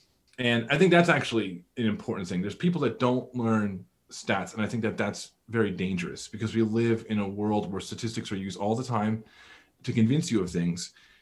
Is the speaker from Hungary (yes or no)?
no; Northeast, United States; I grew up in the Northeast, relatively liberal world